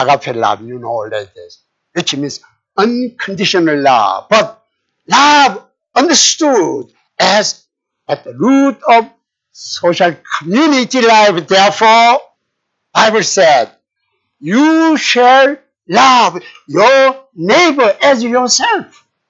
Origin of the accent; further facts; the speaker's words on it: New York, United States; I came from Western New York near the Niagara Falls.